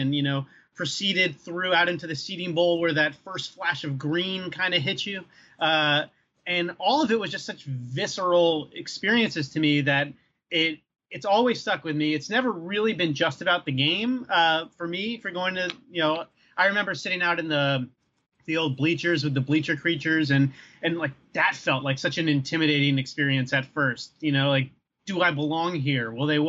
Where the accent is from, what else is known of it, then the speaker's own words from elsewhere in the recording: New Jersey, United States; I grew up in Northern Jersey. You know, so my teams were the Giants and Devils and Knicks and Yankees.